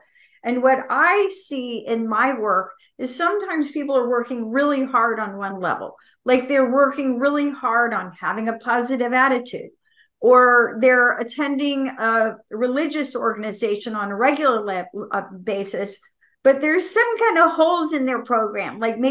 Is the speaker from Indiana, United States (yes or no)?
no; Savannah, Georgia, United States; I grew up in Savannah out in the sunshine.